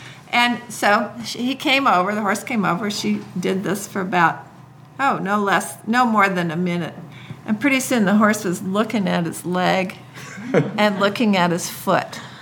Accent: Iowa, United States; And I was very skeptical about this when I came from Iowa.

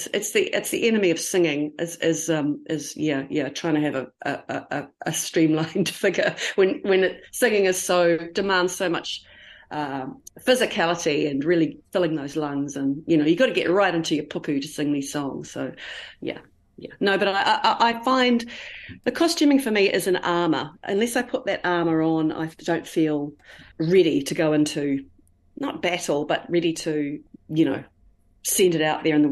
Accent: Gisborne, New Zealand; I think my photos on the wall of the Emerald Hotel in Gisborne, in Te Rāwhiti, my hometown.

